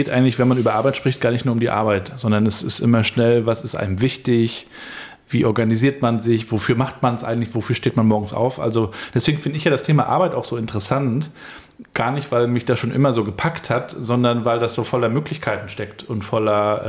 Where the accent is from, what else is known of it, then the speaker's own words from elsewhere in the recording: Rostock, Mecklenburg-Vorpommern, Germany; Wir sind beide aus Rostock, wir sind auch beide schon mal rausgekommen und auch beide zurückgekommen.